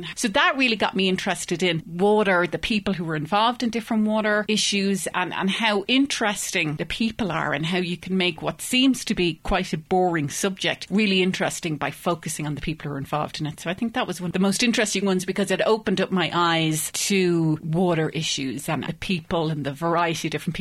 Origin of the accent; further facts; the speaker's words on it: Ireland; now in Boulder, United States; I'm from Ireland originally